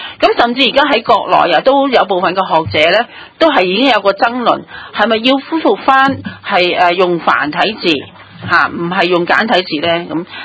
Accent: Hong Kong; 其實喺我哋香港大部分人都係即係以廣東話作母語嘅。

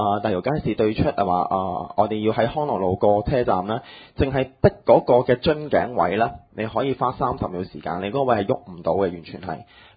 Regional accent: Yuen Long, New Territories, Hong Kong; 由我細個喺元朗區長大到今日咧，元朗區仍然咁逼

